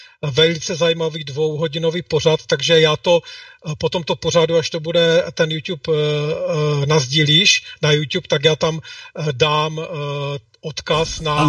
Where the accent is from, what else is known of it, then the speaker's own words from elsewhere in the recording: Moravian-Silesian Region, Czechia; accent: Ostrava; budu česky mluvit, po ostravsky tedy.